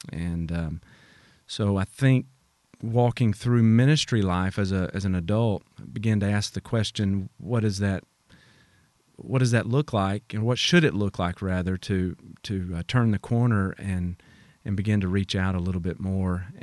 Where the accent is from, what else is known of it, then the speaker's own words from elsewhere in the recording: Tullahoma, Tennessee, United States; I'm from Tullahoma, Tennessee, originally, just south of Nashville